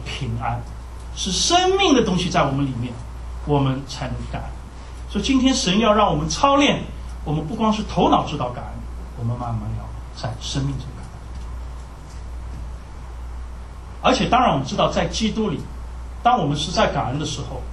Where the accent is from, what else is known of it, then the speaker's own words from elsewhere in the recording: Shanghai, China; also born or lived in Texas / California; now in United States; 我从上海来，上海呢到德州，德州呢再到加州。